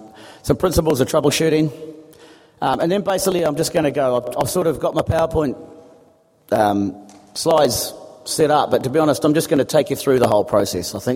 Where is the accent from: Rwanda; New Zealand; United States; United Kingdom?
New Zealand; even though I'm a New Zealander